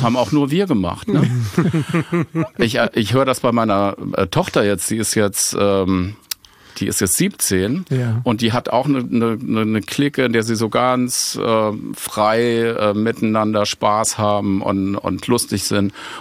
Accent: Schifferstadt, Rhineland-Palatinate, Germany; born or raised there

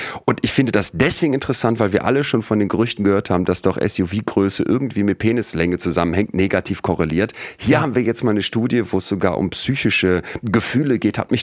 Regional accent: Solingen, North Rhine-Westphalia, Germany; Ich bin in Solingen groß geworden

